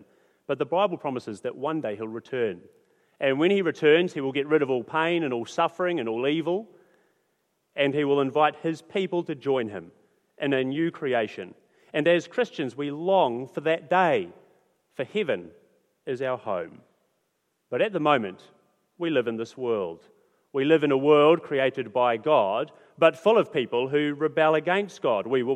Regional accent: Australia; born there; Now, I was born in Australia, okay, so.

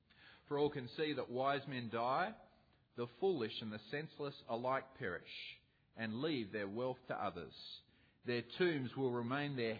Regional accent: Mitcham, Victoria, Australia; born there; So I was born in Mitcham, in Melbourne, in Victoria.

